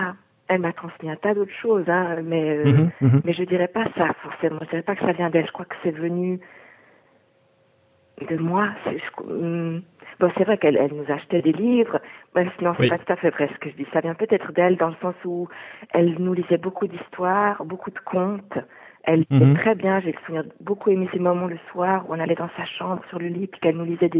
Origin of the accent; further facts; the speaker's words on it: Montreux, Vaud, Switzerland; now in Lausanne, Switzerland; Non, je viens plutôt de la région de Montreux. Je suis née à Vevey, j'ai grandi à Clarens, sur la commune de Montreux, entre Vevey et Montreux.